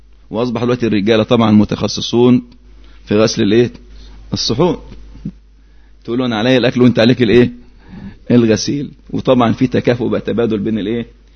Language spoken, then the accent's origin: Arabic; Yemen; كان عندنا في اليمن